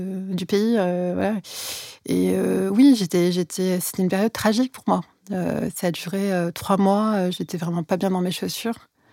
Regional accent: La Courneuve, Île-de-France, France; En fait, j'ai grandi précisément à la Courneuve, dans 93. Et j'ai grandi donc, oui, dans une cité en 93.

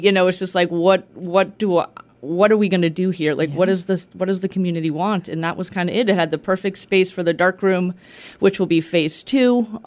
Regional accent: Boston, Massachusetts, United States; also born or lived in Austin, Texas; ago from Austin, Texas, and we came here looking to start new. We had never been to the Berkshires. I grew up in Boston, but I had never been to the Berkshires until we decided to move here.

